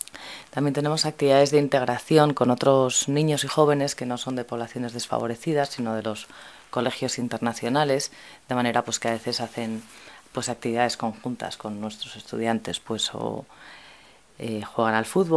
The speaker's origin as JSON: {"language": "Spanish", "country": "Spain", "moved": "yes", "lives_now": "San Francisco, United States", "said": "Yo soy española, pero llevo bastantes años fuera de España y como por 8 años he vivido en San Francisco, en California."}